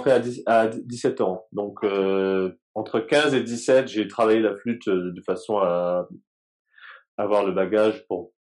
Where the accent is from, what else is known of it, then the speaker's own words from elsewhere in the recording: Guadeloupe; Donc, en fait, j'ai grandi en Guadeloupe.